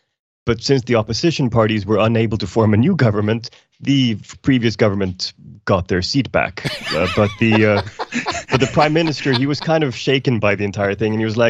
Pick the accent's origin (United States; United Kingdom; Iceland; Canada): Iceland; I mean, I'm from Iceland originally, and Iceland was the first Nordic country with a female head of state.